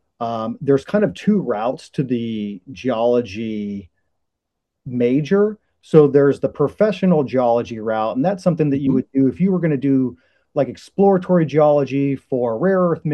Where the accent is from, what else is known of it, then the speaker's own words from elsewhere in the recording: Kansas, United States; now in Tennessee, United States; So I am originally from Kansas, southwestern Kansas, a big farming community.